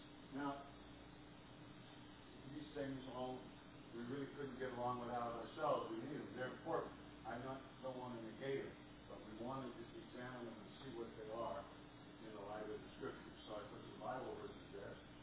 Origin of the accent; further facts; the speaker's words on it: North Dakota, United States; We're here from North Dakota, and the ground freezes to a depth of 6 feet there. So we're glad to be here in sunny New York.